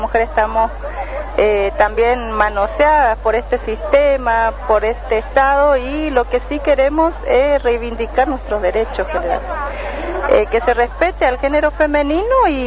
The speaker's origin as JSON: {"language": "Spanish", "region": "Misiones", "country": "Argentina", "said": "Estamos más o menos 150 mujeres que vinimos de Misiones justamente a participar del encuentro nacional"}